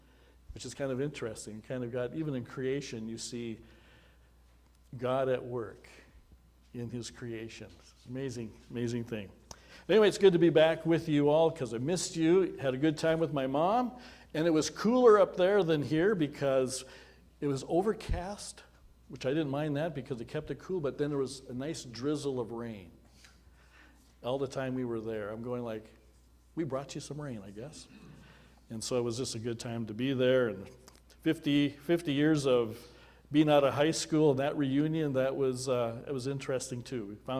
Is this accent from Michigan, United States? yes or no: no; North Dakota, United States; I came from North Dakota where you could not hear the corn grow because there's no real corn there. We got wheat and sunflowers.